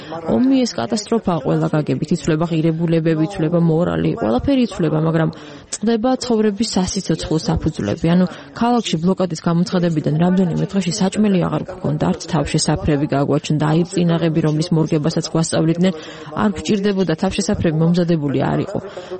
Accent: South Ossetia, Georgia; Давибаде 1952 წელს ქალაქ ცხინვალში. მაშინ ეს იყო სამხრეთ ოსეთის ავტონომიური ოლქი, საქართველოს საბჭოთა სოციალისტური რესპუბლიკის შემადგენლობაში.

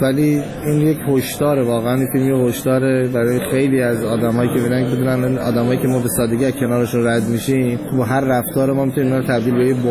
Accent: Abadan, Khuzestan, Iran; من آبادان انتخاب کردم به خاطر اینکه خب طبیعتا شهر خودم بود، اونجا بزرگ شدم، زیست اونجا رو میشناختم، طبیعتا به لهجهش تسلط بیشتری داشتم

